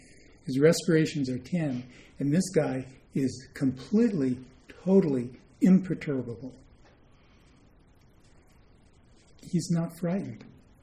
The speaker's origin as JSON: {"language": "English", "region": "Arizona", "country": "United States", "tie": "born or raised there", "said": "I grew up around them. I grew up in Arizona."}